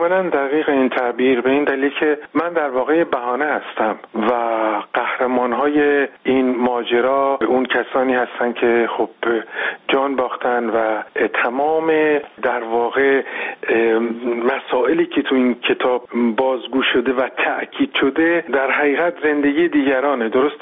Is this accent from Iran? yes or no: yes; Iran; به عنوان یک جوان ایرانی در اون سالها، از کودکی که خب در یک محله خیلی فقرآلوده به دنیا آمدم